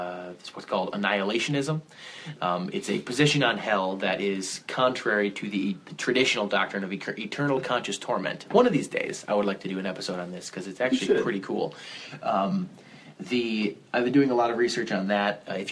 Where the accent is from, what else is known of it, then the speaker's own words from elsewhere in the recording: Buffalo, New York, United States; Oh, we're from Buffalo. Lord of the Chicken Wings.